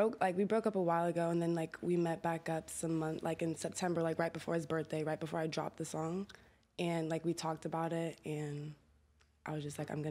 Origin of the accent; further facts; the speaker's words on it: Lexington, Kentucky, United States; also born or lived in Geneva, Switzerland; I'm from Lexington, Kentucky. Oh, wow. Okay. Wildcats. Didn't know that. Yeah. Lexington, Kentucky. I lived there for most of my life. And then I lived in Switzerland, Geneva.